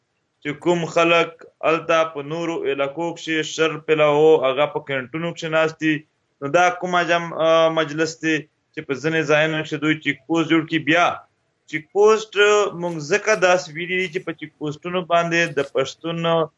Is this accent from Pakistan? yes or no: yes; Khyber Pakhtunkhwa, Pakistan; دلته زیاتره مونږ اوس د وزیرستان نه راغلی یو